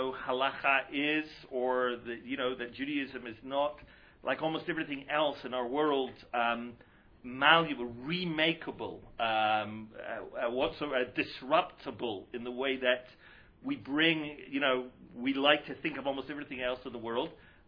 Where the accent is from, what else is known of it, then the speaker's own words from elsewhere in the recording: Scotland, United Kingdom; I'm from Scotland. We don't do high culture